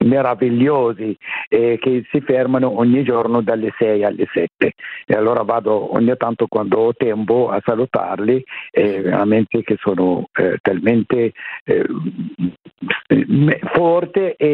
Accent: Hebron, West Bank, Palestine; born there; Italian is a second language; Io sono palestinese, sono nato a Hebron.

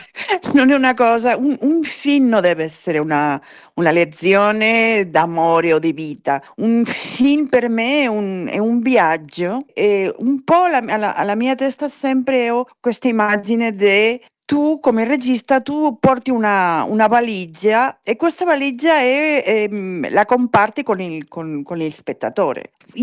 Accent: Barcelona, Catalonia, Spain; Italian is a second language; Io sono di Barcellona, okay. Ma il mio nonno era... francese.

